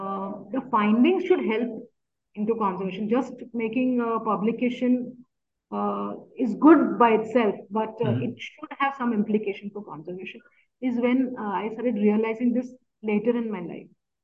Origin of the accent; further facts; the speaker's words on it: Mumbai, Maharashtra, India; Maybe they connected me with him because I was also from Mumbai.